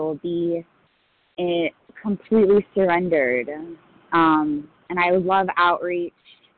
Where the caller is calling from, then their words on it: New York, United States; I'm calling from New York City.